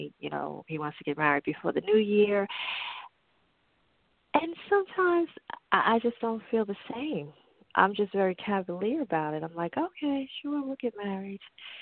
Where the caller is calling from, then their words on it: New Jersey, United States; I'm calling from New Jersey.